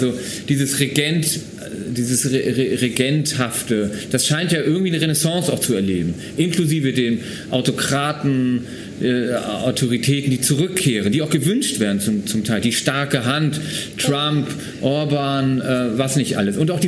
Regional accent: Germany; now in Austria; Und wie es mir so als Piefke geht, wie ich hier drauf schaue, da bin ich schon am Staunen ein Stück weit.

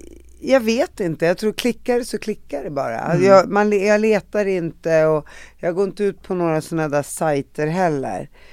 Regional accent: Uppsala, Uppsala County, Sweden; Jag är från Uppsala, kanske var jag.

